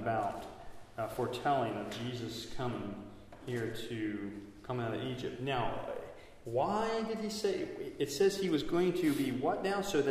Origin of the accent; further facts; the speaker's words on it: Hartley, North East England, United Kingdom; I grew up in Hartley. And it'd be like someone saying, nothing good can come out of Hartley. Well, I grew up in Hartley.